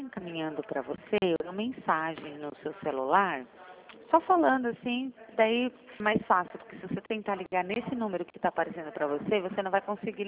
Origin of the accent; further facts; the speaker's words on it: Sorocaba, São Paulo, Brazil; Eu sou de Sorocaba.